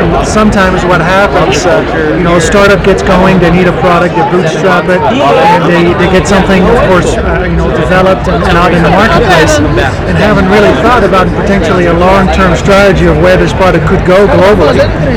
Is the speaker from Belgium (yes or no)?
yes; Belgium; first language Dutch; English is a second language; also born or lived in Netherlands; I've always done languages. I'm originally from the Netherlands. I'm Dutch born, so my native language is Dutch, and then my parents at a very young age moved to French-speaking Belgium, so then I added that language to my to my repertoire